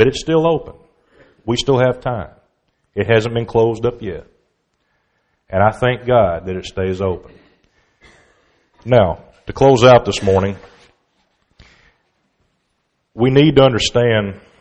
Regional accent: Memphis, Tennessee, United States; I grew up in the Memphis area, and I know it's fake, but it's mighty entertaining, okay?

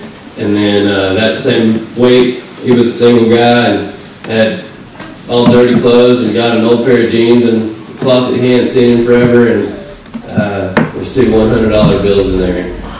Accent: Muleshoe, Texas, United States; I had moved back to Muleshoe, my hometown

